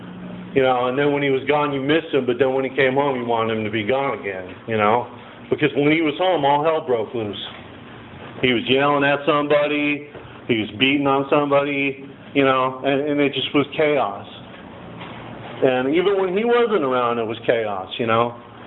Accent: Santa Barbara, California, United States; I grew up in Santa Barbara. It's not the Santa Barbara that it is now. It's a lot different now than it was then. It wasn't so uppity or bourgeois like it is now. Back then, you know, there were like wood houses and blue-collar families there

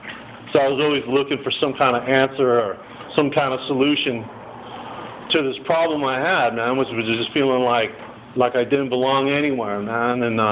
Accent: Santa Barbara, California, United States; I grew up in Santa Barbara. It's not the Santa Barbara that it is now. It's a lot different now than it was then. It wasn't so uppity or bourgeois like it is now. Back then, you know, there were like wood houses and blue-collar families there

